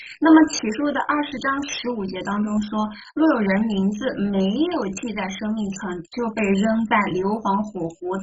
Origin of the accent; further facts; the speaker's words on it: China; 我们现在我们都是中国的合法公民是吧？我们拥有中华人民共和国的这样的公民的身份